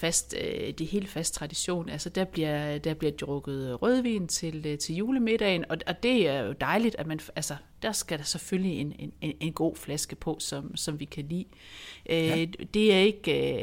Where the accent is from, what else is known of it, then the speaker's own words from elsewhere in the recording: Haderslev, Region of Southern Denmark, Denmark; der hvor jeg kommer fra i Haderslev i Sønderjylland